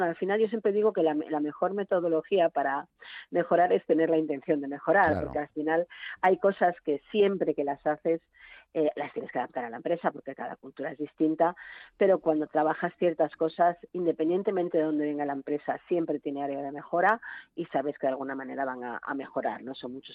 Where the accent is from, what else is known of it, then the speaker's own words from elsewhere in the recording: Asturias, Spain; Yo soy asturiana, el orbayu que se llama allí.